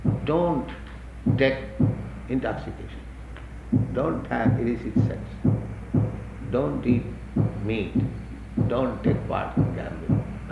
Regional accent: India; English is a second language; because we come from India, this winter is little troublesome for us.

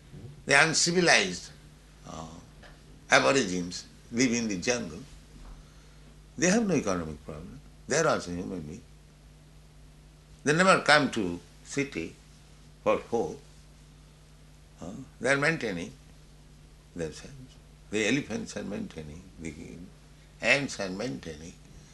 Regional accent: India; I mean, I am Indian. I never see any man starving and dying.

